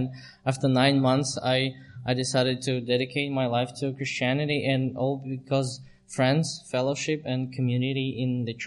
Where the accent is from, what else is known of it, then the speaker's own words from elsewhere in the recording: Latvia; and I'm from Latvia. The capital of Latvia is Riga, right in the center.